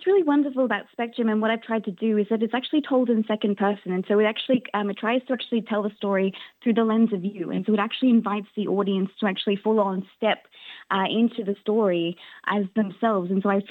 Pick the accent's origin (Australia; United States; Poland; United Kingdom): Australia; the greatest thing about being Australian is that we come from like a heritage that knows that storytelling is the best way to explain what our experiences is